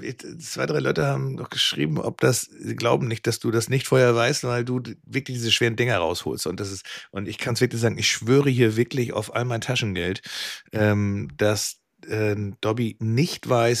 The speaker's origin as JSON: {"language": "German", "region": "Hamburg", "country": "Germany", "also_born_or_lived": "Düsseldorf", "said": "Düsseldorf ist war mein einziger Auslandsaufenthalt für mich als Hamburger. Während du ja mal so in London gelebt hast und in Irland, habe ich in Düsseldorf gelebt."}